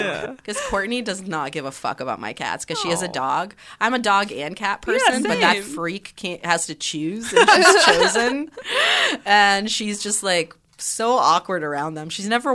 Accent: Russia; when I was a little kid growing up in Russia

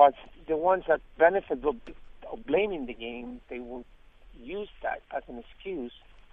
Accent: Chile; now in United States

